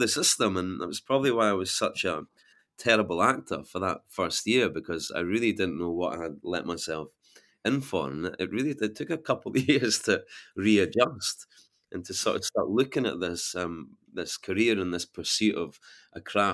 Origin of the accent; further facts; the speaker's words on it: Edinburgh, Scotland, United Kingdom; From Portobello in Edinburgh, so from the east coast of Edinburgh.